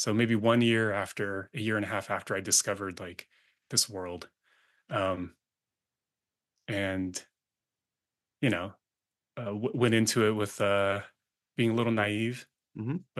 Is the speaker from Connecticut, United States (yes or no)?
no; Sacramento, California, United States; Yeah, it's like LA, you know, I'm from Sacramento.